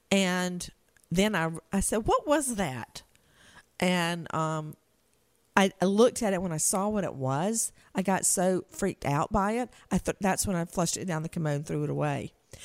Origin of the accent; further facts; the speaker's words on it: Macon, Georgia, United States; And it was in my hometown.